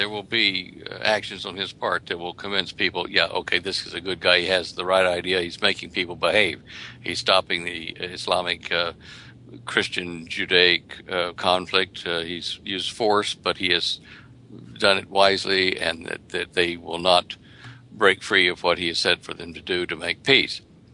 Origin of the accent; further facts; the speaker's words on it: Dallas, Texas, United States; Look, we knew in Texas. I was born and raised there in Dallas.